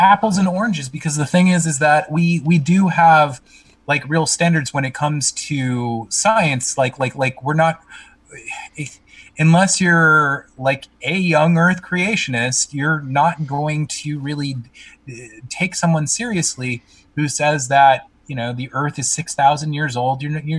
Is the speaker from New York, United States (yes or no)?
yes; New York City, New York, United States; I'm a New Yorker. I mean, I don't live in New York right now, but I consider myself a New Yorker. I lived there most of my life.